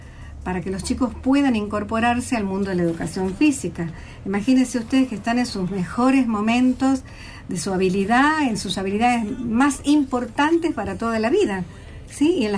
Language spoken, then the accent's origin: Spanish; Buenos Aires, Argentina; Yo vengo de la ciudad de Buenos Aires